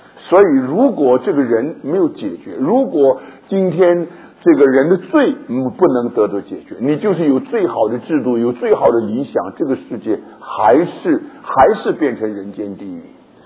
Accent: China; 就像我们中国人所说的世界大同一样。

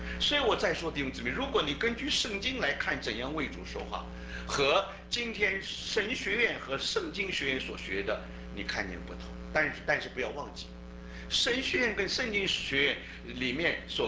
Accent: China; 你知道我们中国人的字、也是一样，就像希伯来文一样，一点一话不能废去。

